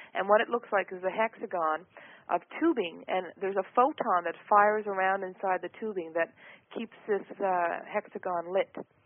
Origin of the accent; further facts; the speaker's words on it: Newfoundland and Labrador, Canada; I grew up in Newfoundland. It was a very simple community and, you know, very, very strict in the old ways.